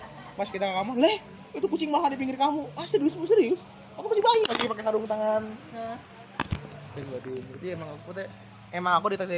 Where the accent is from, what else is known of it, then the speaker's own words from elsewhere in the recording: Lembang, West Java, Indonesia; Karena aku orang Sumbang, Lembang. Lembang.